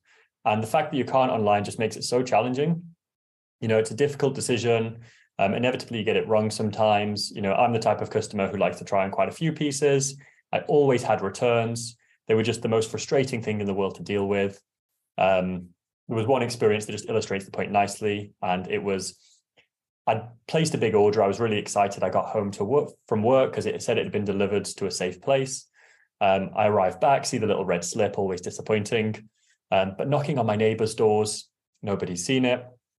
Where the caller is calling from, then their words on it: London, United Kingdom; I am zooming in from West Hampstead.